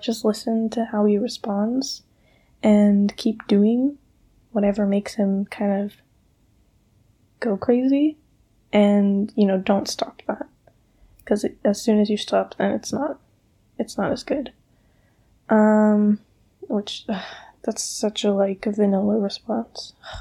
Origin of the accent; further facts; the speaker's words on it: Canada; I'm Canadian. We say pop, I think.